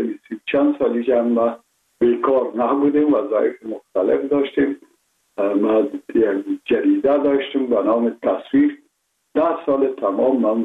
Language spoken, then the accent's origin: Persian; Kabul, Afghanistan; born there